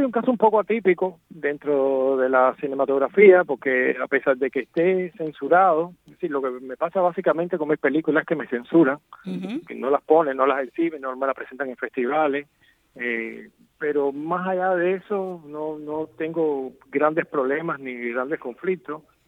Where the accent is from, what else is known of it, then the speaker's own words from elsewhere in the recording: Cuba; para mí es lamentable que en mi país no pueda suceder, porque me gustaría tener ese debate con los cubanos, con mis coterráneos.